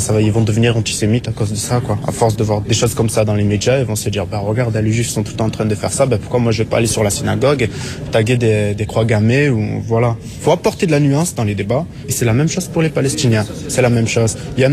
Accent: France; Je suis français, ouais, d'origine algérienne.

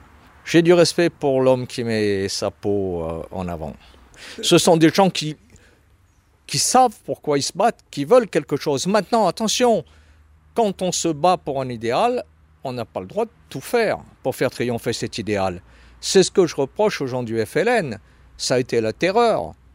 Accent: Madagascar; born there; Français d'Empire, je suis né à Madagascar. Je n'ai jamais mis les pieds en Algérie.

